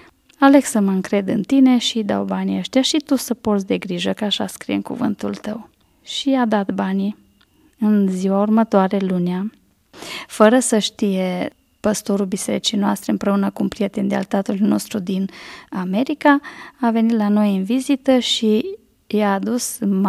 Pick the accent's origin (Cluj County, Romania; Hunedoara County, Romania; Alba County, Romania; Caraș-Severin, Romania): Cluj County, Romania; Cluj; eu sunt din Cluj, fac parte dintr-o familie cu 9 copii